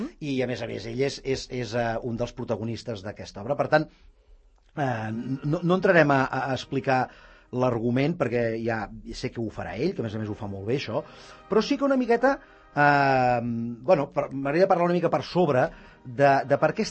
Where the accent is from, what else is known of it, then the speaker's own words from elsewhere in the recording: Catalonia, Spain; Seguim pensant com a catalans